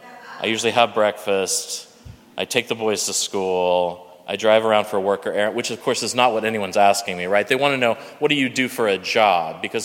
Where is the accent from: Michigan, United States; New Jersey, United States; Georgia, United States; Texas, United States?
Texas, United States; Austin; I love my hometown of Austin and Houston, where I went to college.